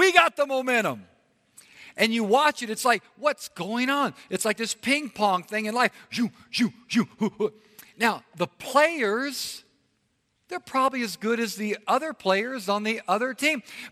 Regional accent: California, United States; The reason is I was raised in Southern California. I'm 11 years of age.

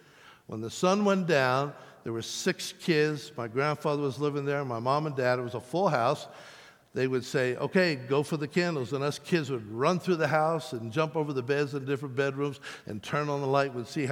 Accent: Pennsylvania, United States; I grew up back east in Pennsylvania, and I grew up in the home I remember was a two-story white clapboard house with lots of windows

